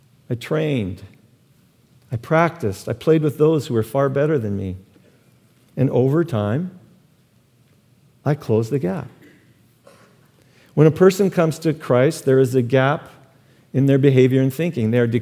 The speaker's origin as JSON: {"language": "English", "town": "Calgary", "region": "Alberta", "country": "Canada", "tie": "born or raised there", "also_born_or_lived": "Oklahoma, United States", "said": "When I moved to Canada, I was 7 or 8 years old and I came from Oklahoma. They don't play ice hockey in Oklahoma."}